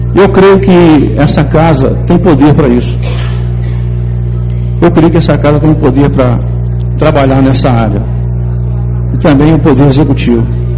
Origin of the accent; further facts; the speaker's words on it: Barbacena, Minas Gerais, Brazil; now in Ouro Preto, Brazil; Eu estou aqui há 10 anos. Nós viemos de Barbacena, viemos aqui como missionários pregar o evangelho aqui nessa cidade.